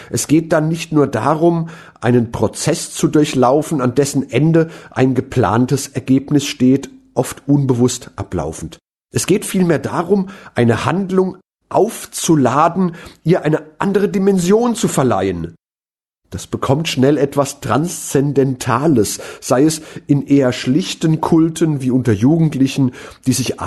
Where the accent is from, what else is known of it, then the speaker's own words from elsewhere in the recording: Mainz, Rhineland-Palatinate, Germany; in der literarisch-politischen Fasenacht, wie sie meine Heimatstadt Mainz pflegt.